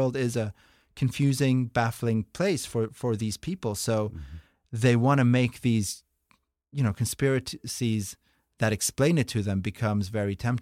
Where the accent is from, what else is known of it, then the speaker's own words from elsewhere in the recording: Norway; English is a second language; I'm from Norway.